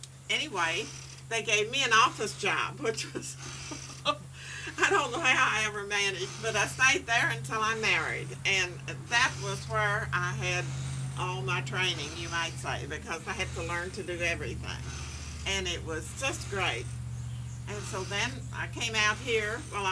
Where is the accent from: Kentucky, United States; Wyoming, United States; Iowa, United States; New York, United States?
Kentucky, United States; Maysville; I was born in Maysville, out in the county, Mason County, and on August 17th, 1910. Mm-hmm. And I went to the public school, and then when I got ready for high school, I went to Maysville High School and graduated there in 1928.